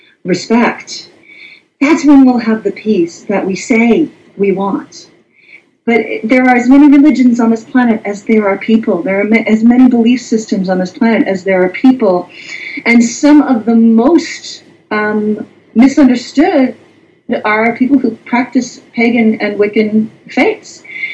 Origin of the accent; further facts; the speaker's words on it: Wisconsin, United States; I am from Wisconsin